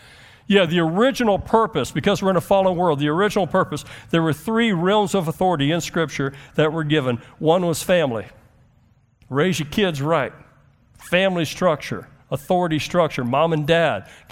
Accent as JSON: {"language": "English", "country": "United States", "said": "I'm American and deeply rebellious"}